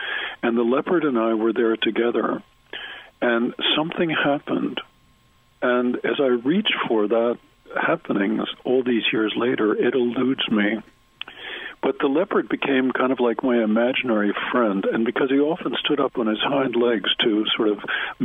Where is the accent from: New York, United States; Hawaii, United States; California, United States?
New York, United States; New York City; I grew up in New York City, and my mother or my au pair used to take me to Central Park.